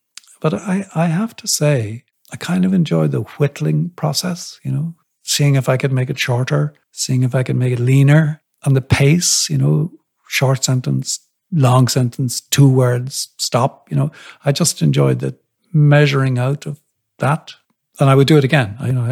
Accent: Munster, Ireland; born there; I was born in Kerry in the south of Ireland, and I sort of must have thought that my family's natural habitat was back in that place.

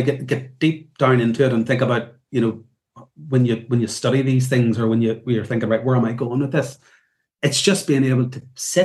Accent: Northern Ireland, United Kingdom; I come from Northern Ireland

